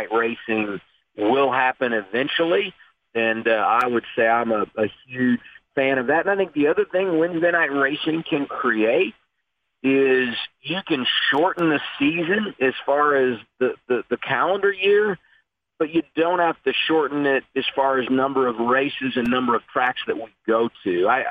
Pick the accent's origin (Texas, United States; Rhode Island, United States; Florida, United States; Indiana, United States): Indiana, United States; Indianapolis; I'm from Indianapolis